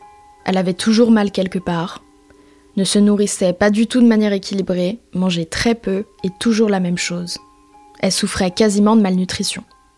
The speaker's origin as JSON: {"language": "French", "town": "L'Haÿ-les-Roses", "region": "Île-de-France", "country": "France", "tie": "born or raised there", "also_born_or_lived": "Niort", "said": "Je suis née à Niort, où mes parents étaient partis pour le travail, avant de revenir en région parisienne, à L'Haÿ-les-Roses."}